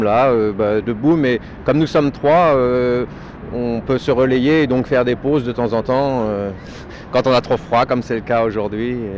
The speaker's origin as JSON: {"language": "French", "country": "France", "lives_now": "Switzerland", "said": "Non, je suis originaire de France"}